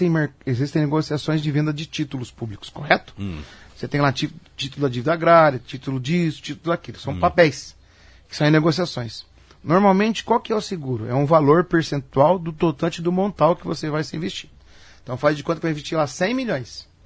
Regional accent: Paraná, Brazil; now in Apucarana, Brazil; Nós somos caipira. Eu sou caipira de Orizona, aqui do ladinho. Sou caipira aqui da UEM de Maringá e hoje sou caipira de Apucarana.

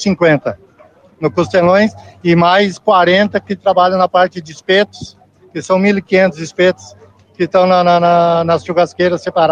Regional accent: Rio Grande do Sul, Brazil; Eu sou do Rio Grande do Sul, estou aqui

